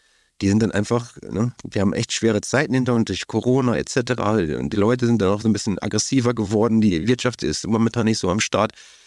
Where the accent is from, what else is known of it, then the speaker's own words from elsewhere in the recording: Beelen, North Rhine-Westphalia, Germany; Wir sind in der Kindheit groß geworden in Beelen, in der Nähe von Warendorf.